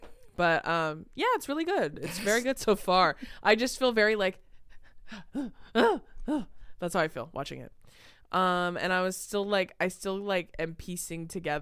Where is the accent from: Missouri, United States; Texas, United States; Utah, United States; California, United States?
California, United States; And then we were like, no, we're from California.